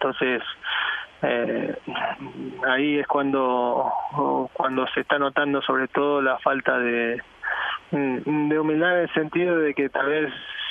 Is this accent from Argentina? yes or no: yes; Argentina; Pensando como argentino y como fanático de fútbol y de Messi